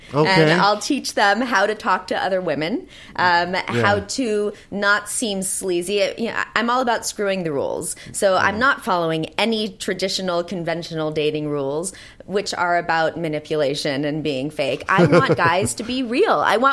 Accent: Santa Monica, California, United States; I'm from Santa Monica. I was born at St. John's Hospital. I'm as LA as it gets.

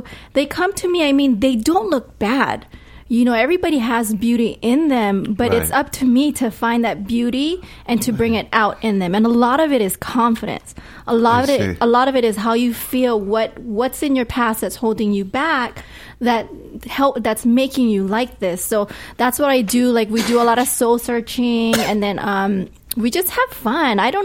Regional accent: Hawaii, United States; I'm not. I'm actually born and raised in Hawaii.

